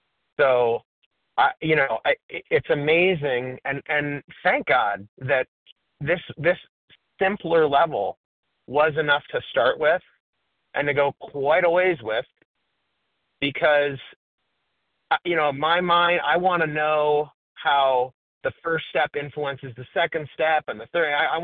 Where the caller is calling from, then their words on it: Florida, United States; I'm calling from Florida.